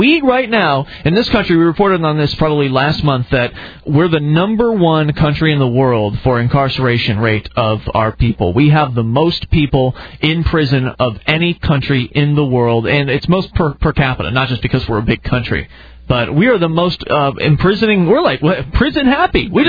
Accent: United States; Well, I am an American, and I have some sort of semblance of an idea of what this country was founded upon.

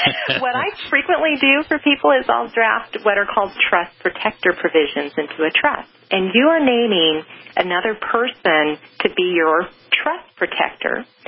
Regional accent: Idaho, United States; In places like my home state of Idaho, it's typically not a problem.

